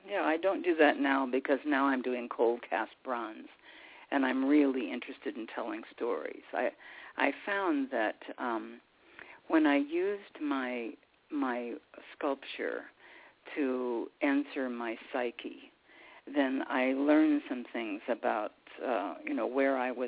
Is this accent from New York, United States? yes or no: yes; New York, United States; I grew up in the Finger Lakes in upstate New York, and I reached into the banks of the clay